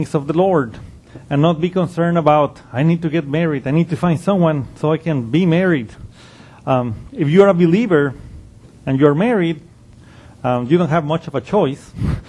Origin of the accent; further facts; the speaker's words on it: Mexico; I remember growing up in Mexico and watching black and white movies in Spanish.